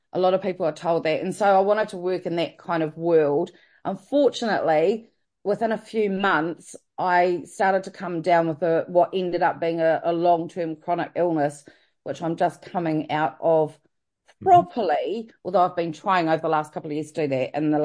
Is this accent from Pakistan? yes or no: no; New Zealand; moved away as an adult; now in London, United Kingdom; I have lived in London for the last 21 years this year. I'm from New Zealand originally. I came over here when I was 30, so I'm halfway through my life, is how I like to put it at the moment. About to turn 51 in a couple of weeks.